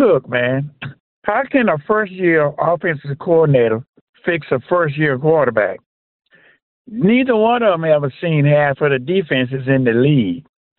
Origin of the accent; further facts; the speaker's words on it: Florida, United States; And you know, I'm from Florida.